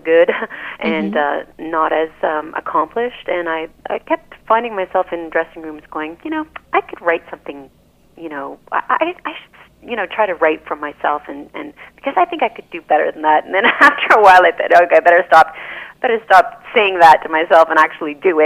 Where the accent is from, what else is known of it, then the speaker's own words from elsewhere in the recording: Montreal, Quebec, Canada; now in Toronto, Canada; I grew up on the West Island of Montreal, and I have left Montreal about 10 years ago, and I've been in Toronto. I traveled around the world performing, but now live in Toronto.